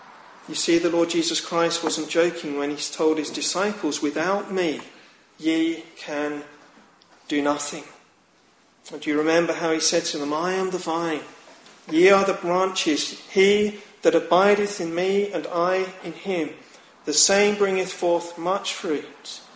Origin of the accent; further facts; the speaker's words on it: England, United Kingdom; As proud English people, we don't very independently much